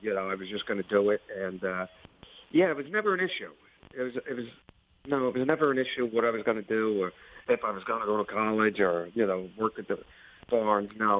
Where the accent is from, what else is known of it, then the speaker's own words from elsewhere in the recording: Monticello, New York, United States; now in New Jersey, United States; Yes. I reside in Jersey now, but I'm actually from Monticello, New York. I was born there. I graduated high school there. I started racing there.